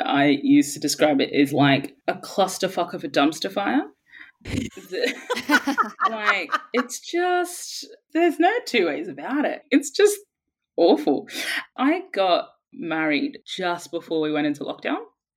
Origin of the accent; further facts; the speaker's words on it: Brisbane, Queensland, Australia; now in London, United Kingdom; I grew up in Brisbane. There were no Black people where I grew up.